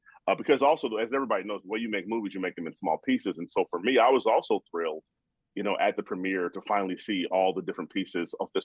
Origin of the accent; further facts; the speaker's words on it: Chicago, Illinois, United States; You know, I'm from Chicago.